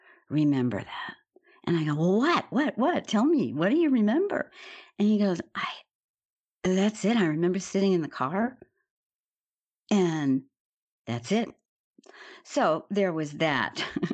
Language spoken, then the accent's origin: English; Chicago, Illinois, United States; born there; obviously I'm an American, as you can tell by the way that I'm speaking. I was born in Chicago, Illinois in the early 50s.